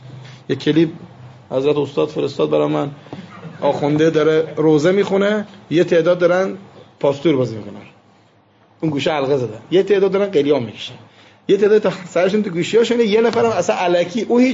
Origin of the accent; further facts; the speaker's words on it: Iran; گفتم من که اهل ایران هستم